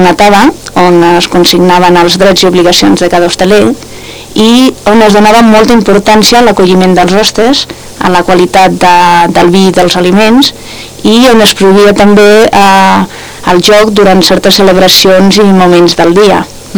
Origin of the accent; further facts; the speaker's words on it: Escaldes-Engordany, Andorra; Soc andorrana, escaldenca.